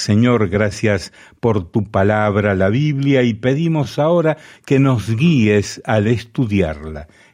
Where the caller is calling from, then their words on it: Valledupar, Cesar, Colombia; soy de Valledupar y los oigo por la emisora Ebenezer Estéreo 88.2.